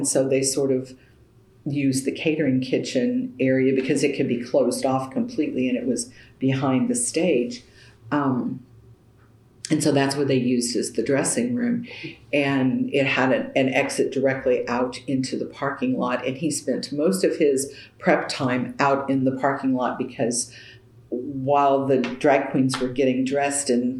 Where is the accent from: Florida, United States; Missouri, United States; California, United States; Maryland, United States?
Missouri, United States; I'm from Southeast Missouri, and so where I went to school is about 120 miles south of St. Louis